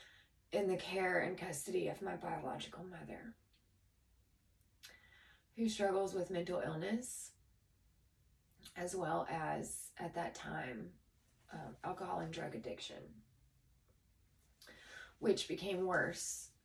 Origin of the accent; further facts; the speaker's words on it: Pensacola, Florida, United States; I am 33 years old, and I am from the Pensacola, Florida area, and I'm also totally blind.